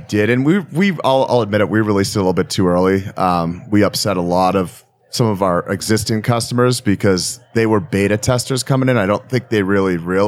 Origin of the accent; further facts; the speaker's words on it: Boston, Massachusetts, United States; also born or lived in California; So I was born in Boston. I lived in California for 8 years, and then I moved back to Boston. I grew up in high school in Boston. I went to school in Connecticut.